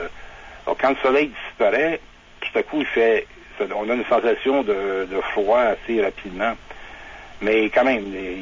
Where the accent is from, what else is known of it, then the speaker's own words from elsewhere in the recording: Quebec, Canada; also born or lived in Ontario; Moi, je suis né en Ontario. J'ai toujours eu toute mon éducation s'est faite en français au Québec.